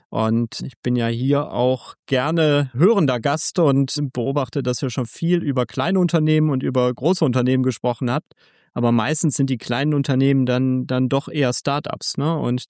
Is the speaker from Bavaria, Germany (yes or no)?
no; Wuppertal, North Rhine-Westphalia, Germany; born there; bin selber gebürtiger Wuppertaler